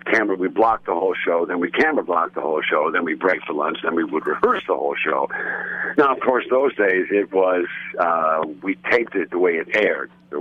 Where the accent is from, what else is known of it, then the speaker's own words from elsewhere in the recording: Ottawa, Illinois, United States; I am in my hometown of Ottawa, Illinois.